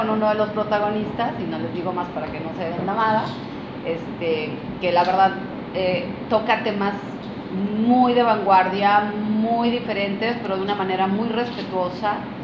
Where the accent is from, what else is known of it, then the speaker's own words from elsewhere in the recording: Yucatán, Mexico; como yucatecos y como mexicanos